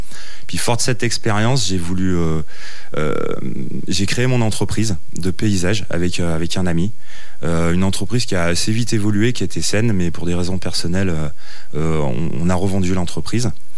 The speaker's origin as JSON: {"language": "French", "town": "Voiron", "region": "Auvergne-Rhône-Alpes", "country": "France", "said": "Alors, je ne suis pas originaire des monts du Lyonnais, je suis originaire de Voiron."}